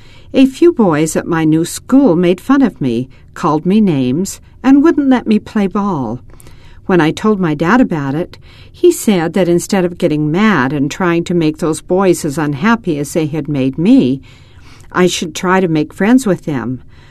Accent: Salt Lake City, Utah, United States; born there; I was born in Salt Lake City, and my father had pioneer ancestors, so you might think my family was very active in the church.

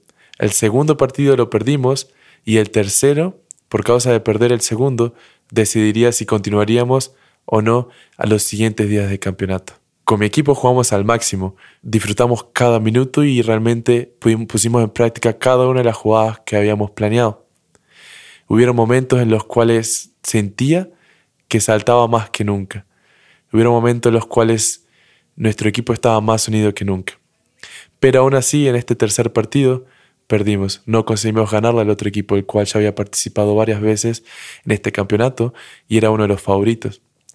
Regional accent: Rocha, Uruguay; soy de Rocha, una ciudad pequeña de aproximadamente 20.000 personas en Uruguay.

